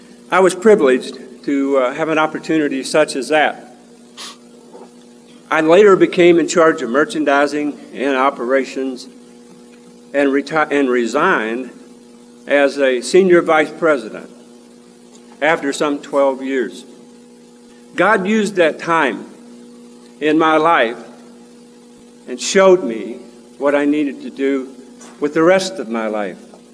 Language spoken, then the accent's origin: English; Indiana, United States; Born and raised in Indiana, grew up with my grandparents.